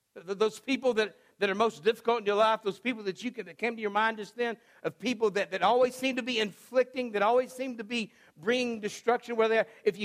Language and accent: English; Washington, United States; also born or lived in Texas / Alaska; We were living, I was born in South Texas, we moved to Alaska for 3 years, and then we lived in Washington State. And so that's where I spent first grade, Washington State.